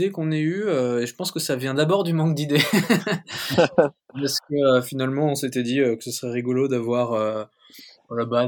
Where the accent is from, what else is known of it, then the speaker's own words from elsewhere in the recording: Rennes, Brittany, France; Donc, et moi, je suis originaire de Rennes.